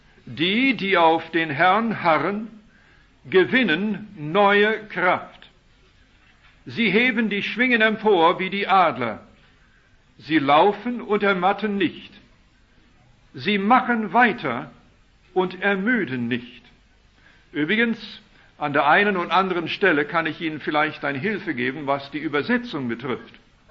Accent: Canada; Machen Sie es wie die Kühe mit denen ich aufgewachsen bin in Kanada

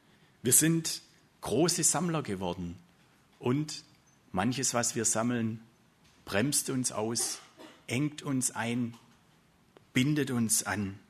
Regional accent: Baden-Württemberg, Germany; Stattdessen kamen Gedanken als Schwabe an ein eigenes Haus

